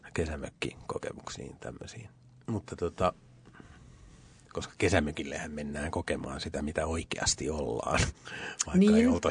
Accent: Helsinki, Uusimaa, Finland; itse mä en ole koskaan asunut meren rannalla, paitsi, no olen kyllä helsinkiläinen.

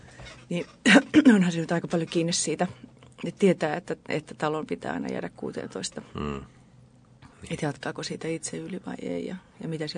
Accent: Helsinki, Uusimaa, Finland; Se oli länsimurretta. Se sujuu multa niin hyvin, koska olen Viikistä kotoisin.

